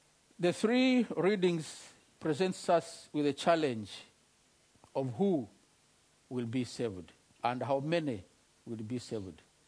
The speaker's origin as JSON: {"language": "English", "region": "Western Region", "country": "Uganda", "lives_now": "Australia", "said": "I come from Uganda, Western Uganda."}